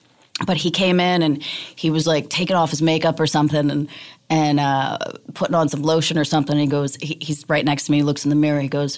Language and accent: English; New Orleans, Louisiana, United States; I am from Louisiana.